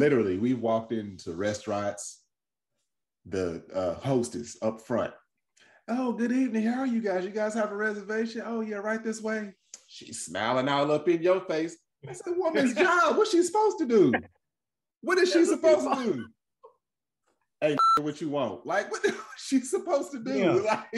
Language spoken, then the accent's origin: English; Kentucky, United States; I'm from Kentucky. Both southern places.